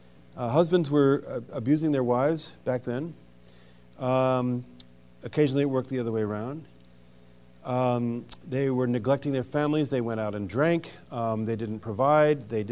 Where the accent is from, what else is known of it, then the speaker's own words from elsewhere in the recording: France; When I was a young man growing up in France